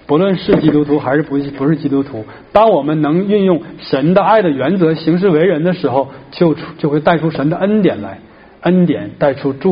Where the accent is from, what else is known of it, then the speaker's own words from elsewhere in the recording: China; 因为我们中国人的美德其中之一就是谦让，咱们有这个传统